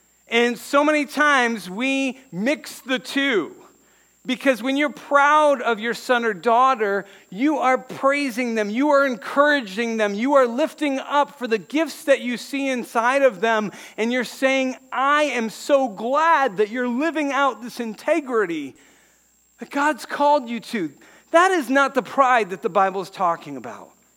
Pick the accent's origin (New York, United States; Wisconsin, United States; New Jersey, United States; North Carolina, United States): New York, United States; we're from New York State. My family is.